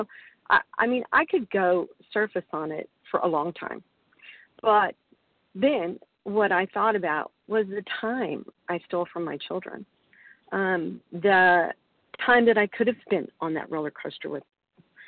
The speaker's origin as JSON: {"language": "English", "region": "Michigan", "country": "United States", "said": "I'm from Northern Michigan, and I pass."}